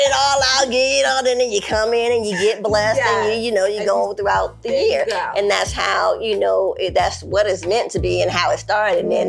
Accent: Baton Rouge, Louisiana, United States; Listen, I'm from Baton Rouge, so this is a girl already.

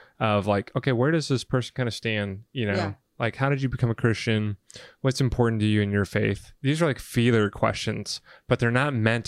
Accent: the South, United States; because I came from the South, and it was like all physical boundary

